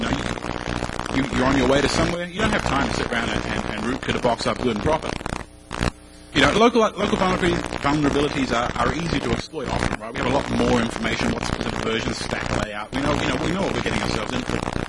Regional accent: New Zealand; funnily enough. I'm from New Zealand, which is why I sound a little fucked up.

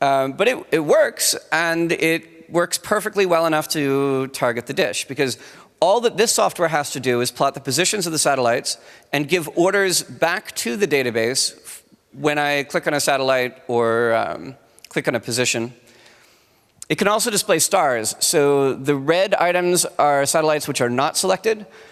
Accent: Tennessee, United States; and while I love my hometown, and you know, I'm very proud of being Tennessean

